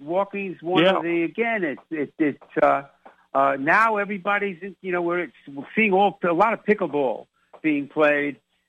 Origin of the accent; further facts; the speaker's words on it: Massapequa, New York, United States; my hometown that I played Little League, Massapequa, Long Island, we made the World Series.